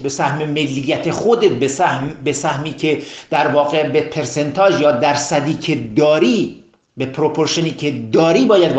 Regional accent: Iran; همه ما همه ایرانی هستیم.

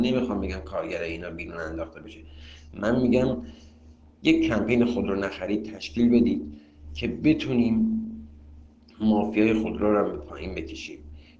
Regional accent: Tehran, Tehran Province, Iran; من به عنوان یه ایرانی، یه تهرانی، یه جنوب شهری این چیز رو کاملا میدونم

